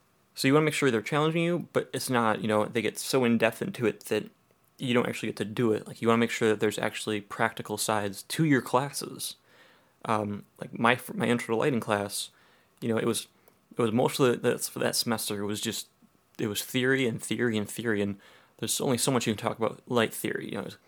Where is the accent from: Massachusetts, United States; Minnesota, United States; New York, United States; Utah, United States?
Minnesota, United States; born there; also born or lived in Wisconsin; I mean, yes, I was born in Minnesota, but I've been in Wisconsin for, like, when I was a freshman, for 15 years I've been there.